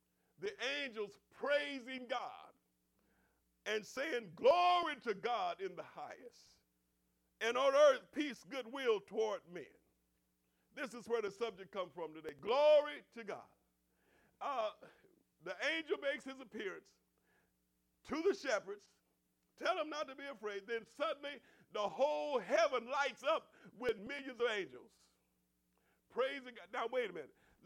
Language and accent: English; Okmulgee, Oklahoma, United States; I'm from Okmulgee, Oklahoma, and they didn't have street lights in the part of town where we live.